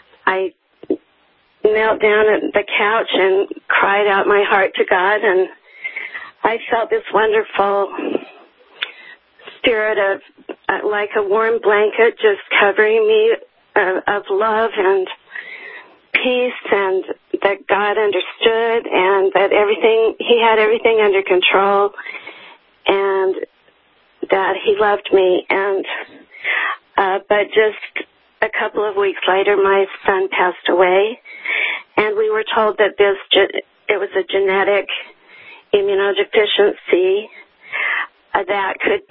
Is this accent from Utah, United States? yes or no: yes; Salt Lake City, Utah, United States; I was born and raised in Salt Lake City.